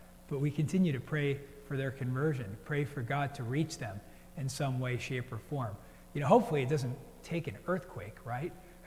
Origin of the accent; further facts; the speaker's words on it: New Jersey, United States; also born or lived in New York; You know, I was born in New York, and then we moved to New Jersey. I really thought I would stay there the rest of my life with my family.